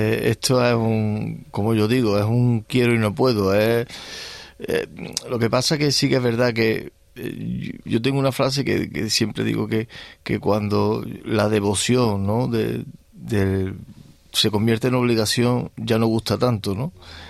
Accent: Andalusia, Spain; como hablamos los andaluces, como los españoles, ¿no?

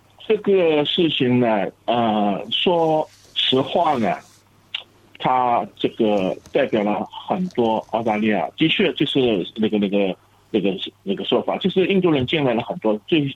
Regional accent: China; now in Australia

